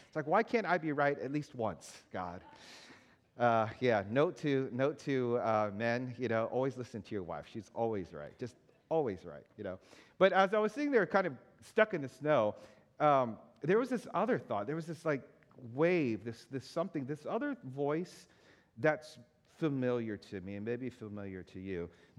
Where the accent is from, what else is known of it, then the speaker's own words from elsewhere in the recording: East Coast, United States; come on, I'm like from the East Coast. I know how to drive in the snow, okay?